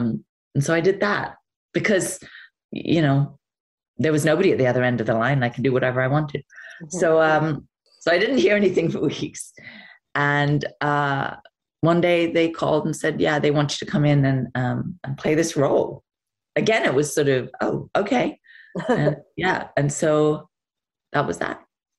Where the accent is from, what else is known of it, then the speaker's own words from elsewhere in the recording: England, United Kingdom; And I remember saying, well, I'm English.